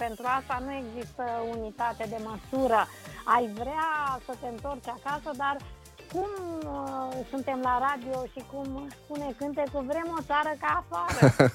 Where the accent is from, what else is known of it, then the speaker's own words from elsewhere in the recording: Ploiești, Prahova, Romania; moved away as an adult; also born or lived in Bucharest; now in London, United Kingdom; Sunt din Ploiești. Aha, sunt născută în Ploiești, dar de la 18 ani m-am mutat la București. Când am intrat la prima mea facultate, m-am mutat acolo și n-am mai plecat din București până când am plecat la Londra.